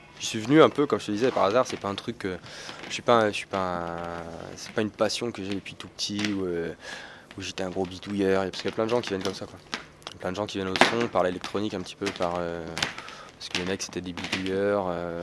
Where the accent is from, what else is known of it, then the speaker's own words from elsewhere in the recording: Saint-Brieuc, Brittany, France; Je viens de Bretagne. Je viens de Saint-Brieuc. J'y suis pas né, mais presque. J'y suis arrivé à 2 ans, et jusqu'à mes 18 ans. C'est une ville de province sans réel intérêt pour celui qui y débarque, si ce n'est la proximité avec la mer.